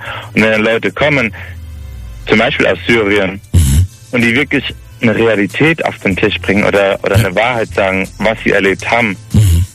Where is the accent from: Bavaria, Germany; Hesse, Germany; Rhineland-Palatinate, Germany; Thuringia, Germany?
Rhineland-Palatinate, Germany; In Hettenheim in der Nähe. Also ich komme aus der Pfalz.